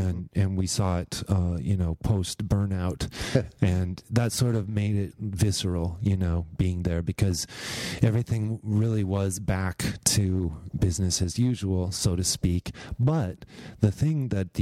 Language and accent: English; United States; you know, when I said I was from America, he looked shocked, you know.